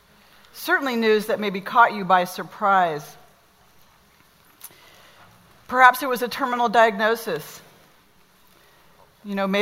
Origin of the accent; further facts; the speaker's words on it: Laguna Beach, California, United States; I'll never forget watching the news about 25 years ago when wildfires raged through my hometown in Laguna Beach.